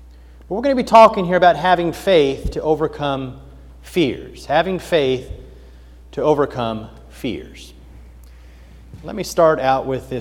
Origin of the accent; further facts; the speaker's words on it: Kansas, United States; I was raised in Kansas, and so I'm Rock Chalk Jayhawk all the way.